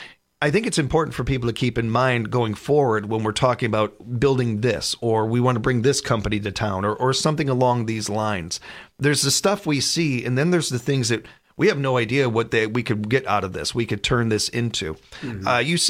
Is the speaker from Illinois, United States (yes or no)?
yes; Chicago, Illinois, United States; this is something that I deal with from my hometown and from where I'm from. And anytime you see Chicago in the news, you hear about it talked about like it's a third world country or it's a war zone